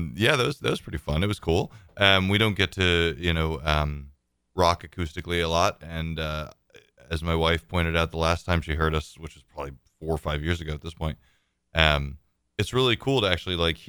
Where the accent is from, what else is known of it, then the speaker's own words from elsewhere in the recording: New Jersey, United States; I'm from New Jersey, though. It was like